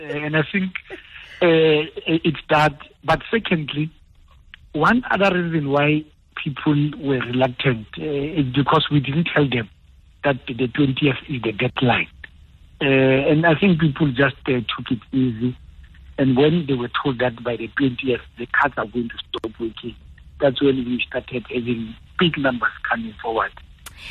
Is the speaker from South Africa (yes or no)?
yes; South Africa; because I'm a South African.